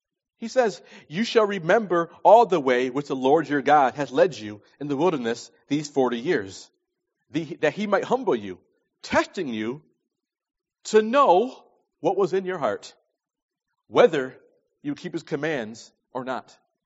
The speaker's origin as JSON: {"language": "English", "region": "New York", "country": "United States", "said": "I'm from New York. I love the New York Knicks."}